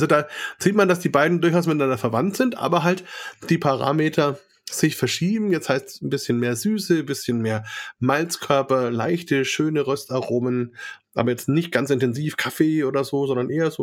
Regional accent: Bavaria, Germany; als Franke

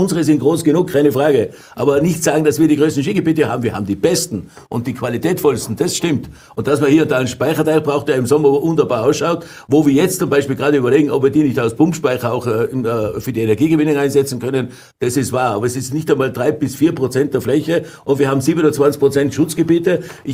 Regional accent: Tyrol, Austria; da muss man stolz sein als Tiroler.

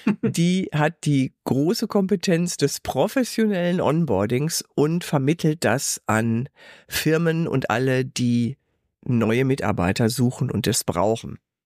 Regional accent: North Rhine-Westphalia, Germany; ich komme ja aus dem Ruhrgebiet

